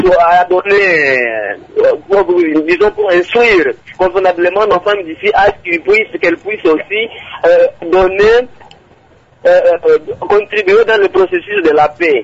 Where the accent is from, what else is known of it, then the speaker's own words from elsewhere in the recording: Moba, Tanganyika, DR Congo; comme chez nous à Moba, à l'intérieur, nos femmes d'ici ne savent rien